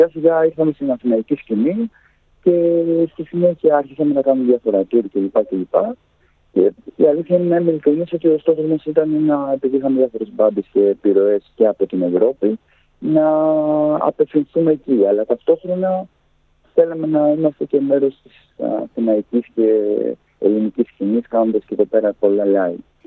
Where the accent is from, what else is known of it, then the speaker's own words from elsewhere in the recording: Chiliomodi, Peloponnese, Greece; Ναι, είμαι από το Χιλιομόδι και παίζω στους